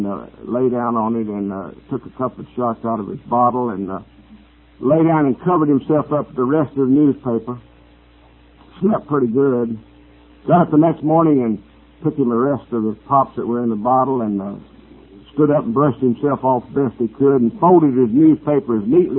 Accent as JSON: {"language": "English", "region": "North Carolina", "country": "United States", "tie": "born or raised there", "said": "I was born up in North Carolina in a little mill town. Textile village, they call it today, but it was a mill town when I grew up in 1930, in the 30s and 40s."}